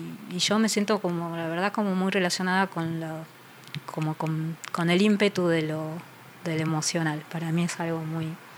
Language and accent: Spanish; Buenos Aires, Argentina; born there; Yo nací acá en Capital Federal, Buenos